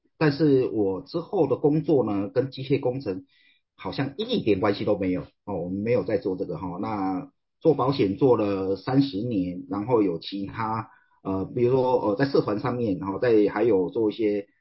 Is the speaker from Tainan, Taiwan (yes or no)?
no; Kaohsiung, Taiwan; 今年也进入60了哈。OK 哈，那从以前的我一直都是在台湾高雄出生，爸爸是外省的第一代，我是外省第二代，